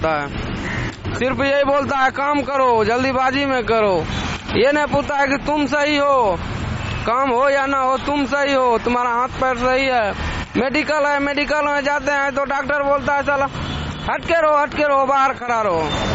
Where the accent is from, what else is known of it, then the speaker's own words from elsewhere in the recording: Bihar, India; now in Delhi, India; बिहार से।